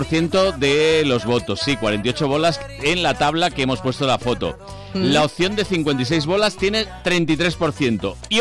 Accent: Málaga, Andalusia, Spain; Yo soy de Málaga.

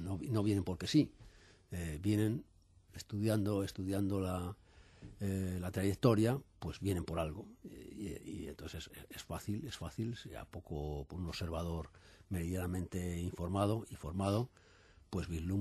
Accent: Spain; sí estoy en la preocupación como todo español, creo, al menos todo español de bien

